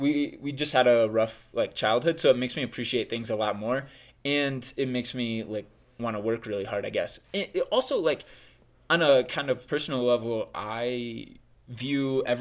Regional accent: Michigan, United States; I'm from Michigan, moved back to Indiana where I was going to college

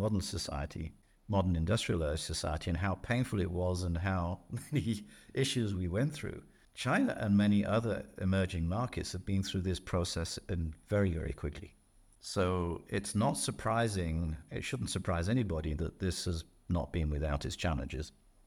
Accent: England, United Kingdom; And I'm English

